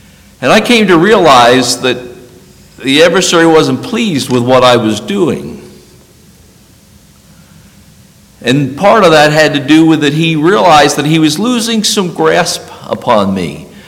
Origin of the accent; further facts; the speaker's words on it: New Jersey, United States; When I was a teenager in high school, I'm from New Jersey, I had attempted to read the Book of Mormon on various occasions